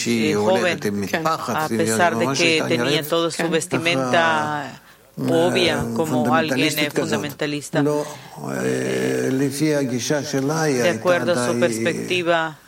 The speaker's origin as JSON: {"language": "Spanish", "country": "Russia", "tie": "born there", "second_language": "Spanish", "said": "Yo nací en Rusia."}